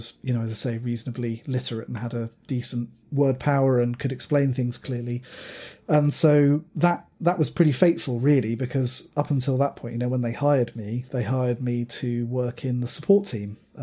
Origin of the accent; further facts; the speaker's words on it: South West England, United Kingdom; I grew up in Dorset